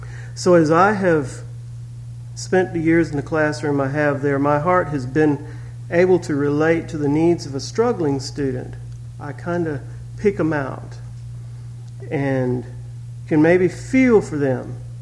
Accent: Montezuma, Georgia, United States; I'm from the South. I'm from Georgia, Montezuma, Georgia.

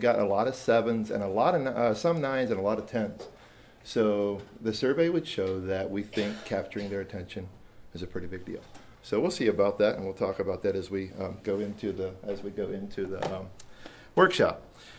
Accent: Fairland, Oklahoma, United States; from Fairland, Oklahoma.

